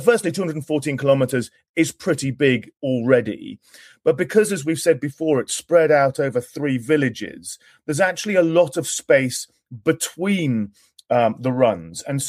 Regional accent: London, United Kingdom; I mean, I'm from London. It's a tube train, you know, and it's very easy to access.

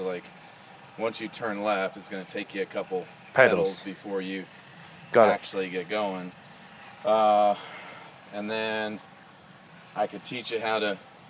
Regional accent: Arizona, United States; I grew up in Arizona, and there's a couple lakes and stuff that we went to, tiny fish, but not a lot. So then when I moved here, I became obsessed with it.

